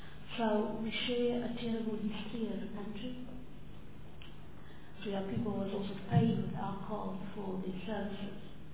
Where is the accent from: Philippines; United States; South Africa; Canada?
South Africa; The fact that as a South African society we are sitting with a huge problem with regard to substance abuse.